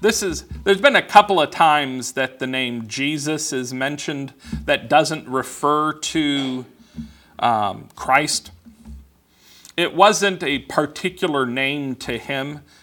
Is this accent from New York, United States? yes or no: no; Los Angeles, California, United States; When I grew up in Los Angeles, there were a lot of people like that I knew.